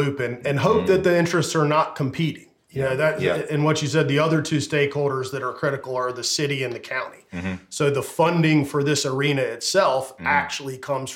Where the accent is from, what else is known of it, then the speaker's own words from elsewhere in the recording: Raleigh, North Carolina, United States; And I grew up here in Raleigh.